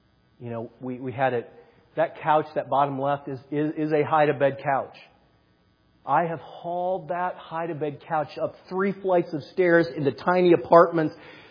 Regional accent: Ohio, United States; helped me move that couch out of the home I grew up in Ohio.

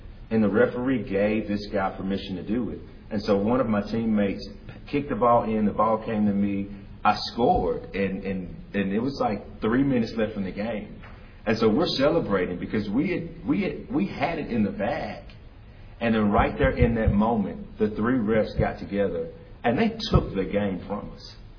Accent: Jackson, Mississippi, United States; And so when we grew up in Jackson, I was talking to Ligon the other day. We went to Davis Magnet, which is right on Congress Street.

